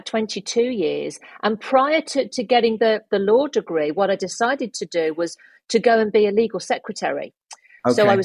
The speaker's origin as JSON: {"language": "English", "town": "Birmingham", "region": "West Midlands", "country": "United Kingdom", "tie": "born or raised there", "said": "Yeah, we were born and bred in Birmingham."}